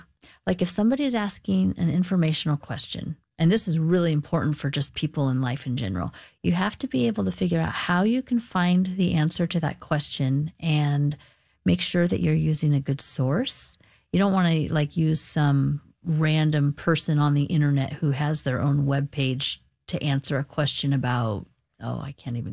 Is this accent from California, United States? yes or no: no; Eugene, Oregon, United States; And when I grew up in Eugene and we lived outside of the city limits, we didn't even have a library card